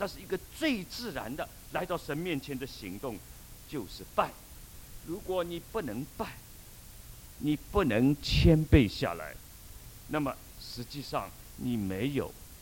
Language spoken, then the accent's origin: Chinese; China; 我们中国人呢有句话：“千里送红鹅毛，礼轻情意重。”